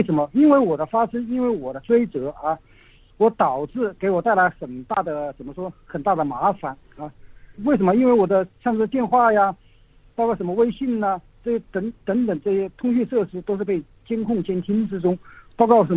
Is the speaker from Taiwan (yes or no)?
no; China; 所以说我感到作为一个中国人